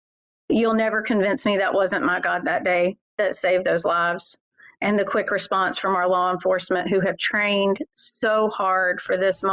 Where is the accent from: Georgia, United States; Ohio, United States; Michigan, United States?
Georgia, United States; Winder; I was born and raised here in Winder. This is my home. I've lived here 45 years.